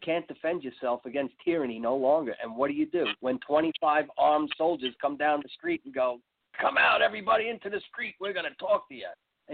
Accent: New York, United States; I grew up in New York. I've been, you know, inundated with Donald Trump his whole career.

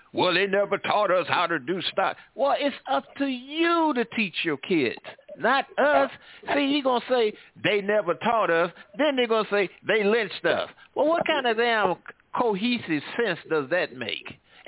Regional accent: St. Louis, Missouri, United States; I'm from St. Louis. I know what happened.

